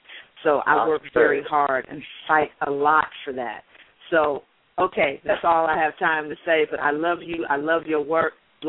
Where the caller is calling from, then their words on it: Seattle, Washington, United States; calling from Seattle.